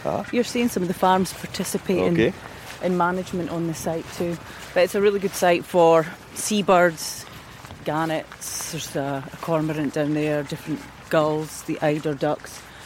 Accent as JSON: {"language": "English", "town": "Montrose", "region": "Scotland", "country": "United Kingdom", "said": "I'm from Montrose and I've never seen inside it."}